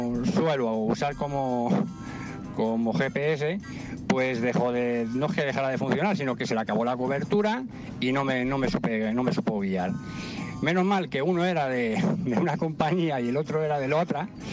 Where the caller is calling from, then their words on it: Madrid, Community of Madrid, Spain; de Madrid.